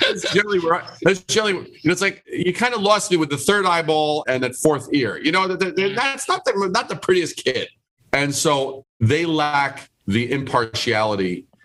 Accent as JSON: {"language": "English", "town": "New York City", "region": "New York", "country": "United States", "tie": "born or raised there", "said": "I grew up in Brooklyn, Queens, in New York City"}